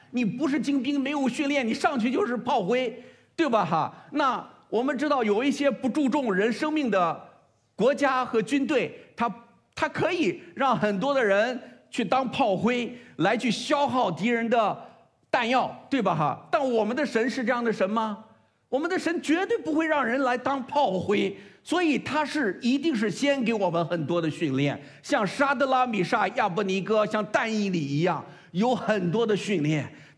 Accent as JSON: {"language": "Chinese", "country": "China", "said": "我们中国人很会励志啊，我们会励志。"}